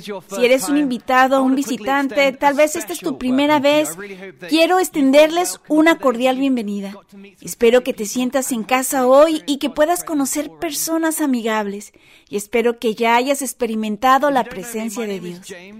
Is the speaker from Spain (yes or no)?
no; United Kingdom; Spanish is a second language; Obviamente tengo acento porque soy británico y quiero su opinión de este video